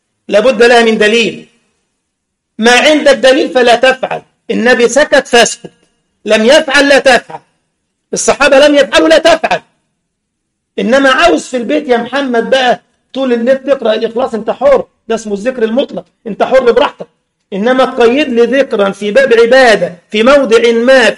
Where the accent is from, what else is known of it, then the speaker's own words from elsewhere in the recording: Egypt; زي أذكر مرة في مسجد المساجد عندنا في مصر، وكان معروف بمسجد البدع